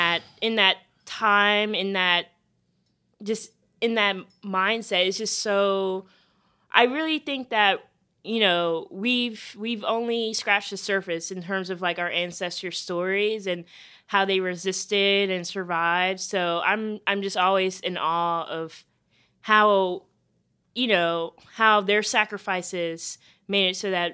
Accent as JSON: {"language": "English", "town": "Charleston", "region": "South Carolina", "country": "United States", "tie": "born or raised there", "said": "I grew up in Charleston where we still have plantations and stuff up and running."}